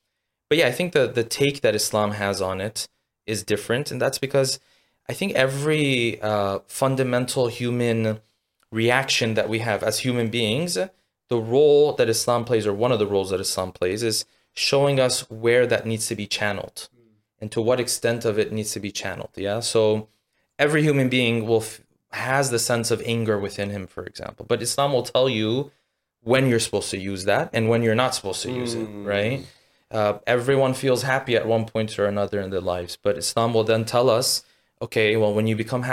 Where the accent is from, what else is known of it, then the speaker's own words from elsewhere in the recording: United States; now in London, United Kingdom; So, I mean, I come from the States, so obviously you have, in one city, you do have a bit of concentration, but nowhere near what you have in London.